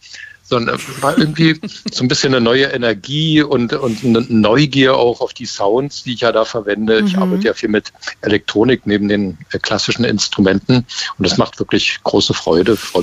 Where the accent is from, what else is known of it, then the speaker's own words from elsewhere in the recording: Berlin, Germany; Erstmal meine Heimat mitten im Prenzlauer Berg.